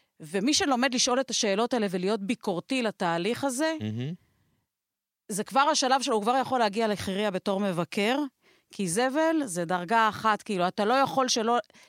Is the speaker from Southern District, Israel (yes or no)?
no; Holon, Tel Aviv District, Israel; אני כילדה גדלתי בחולון.